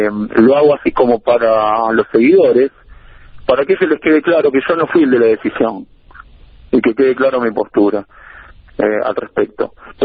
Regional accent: Argentina; expresé un sentimiento, como cualquier argentino

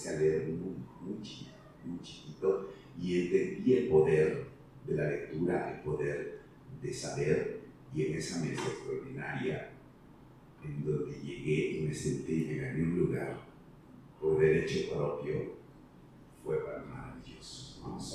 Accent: Oaxaca, Mexico; el joto de mi ciudad natal, Oaxaca

